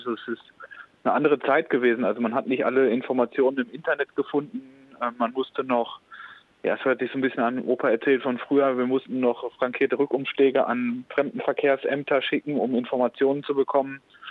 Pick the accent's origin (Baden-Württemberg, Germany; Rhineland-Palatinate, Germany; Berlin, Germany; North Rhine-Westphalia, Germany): North Rhine-Westphalia, Germany; Iserlohn; Ich komme ursprünglich aus Iserlohn. Das ist so zwischen Sauerland und dem Ruhrgebiet.